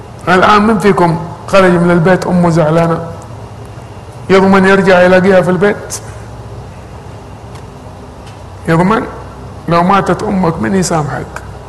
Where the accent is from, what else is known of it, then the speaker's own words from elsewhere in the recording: Saudi Arabia; لكن في دربوها عندنا في السعودية الآن